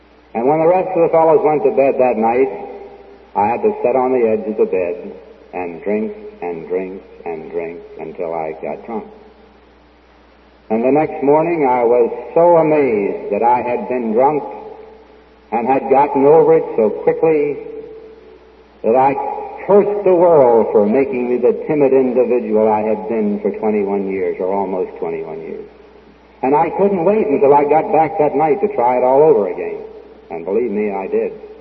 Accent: Baltimore, Maryland, United States; I was born and raised in Baltimore, but as fate would have it, I transferred to the eastern shore of Maryland.

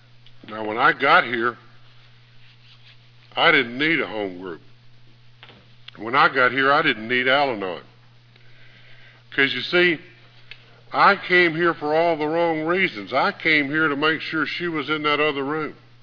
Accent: Hueytown, Alabama, United States; I told you that I was from Hueytown, Alabama, and I am.

